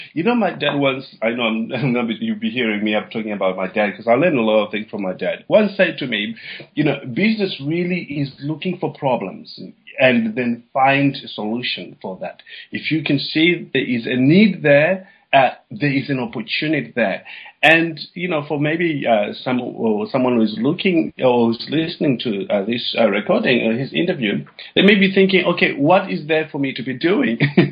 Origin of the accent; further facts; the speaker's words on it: Zimbabwe; moved away as an adult; now in United Kingdom; My dad and my mom were very entrepreneurial, and I'm originally from Zimbabwe. And when I came over to the UK, I went to university